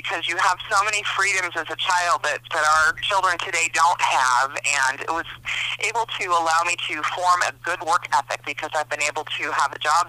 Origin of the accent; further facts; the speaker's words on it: Catalina Island, California, United States; also born or lived in Long Beach; now in Reno, United States; I was born in Southern California in Long Beach, but I grew up on Catalina Island and all the way through high school and then college years.